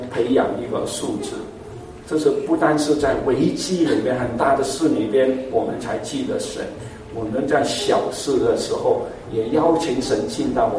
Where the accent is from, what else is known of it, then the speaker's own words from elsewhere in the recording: Hong Kong; 我从香港来的